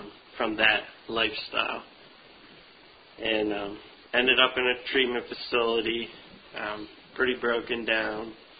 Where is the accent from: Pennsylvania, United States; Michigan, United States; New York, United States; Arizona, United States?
Pennsylvania, United States; Altoona; I remember, I grew up in Altoona, PA